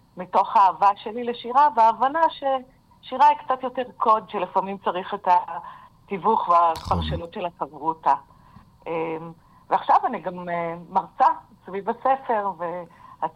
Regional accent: Haifa, Haifa District, Israel; born there; ילידת חיפה

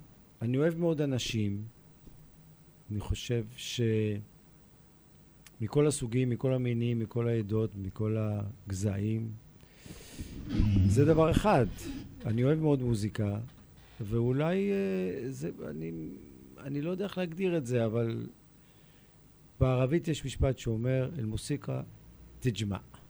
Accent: Tel Aviv, Tel Aviv District, Israel; also born or lived in Kiryat Ata / Ramat Gan; עיר מעורבת, מעורבת, בשולי רמת גן בתל אביב. אנחנו גדלנו בשיקון ערבי הנחל, אחרי שעברנו מרמת גן. אני נולדתי בכלל בכפר עטה.

